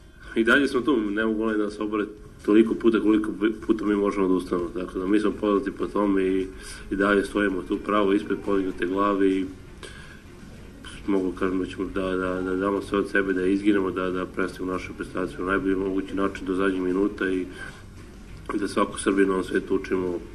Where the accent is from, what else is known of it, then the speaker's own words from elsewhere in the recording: Serbia; Mi smo Srbi navikli da uvek idemo težim putem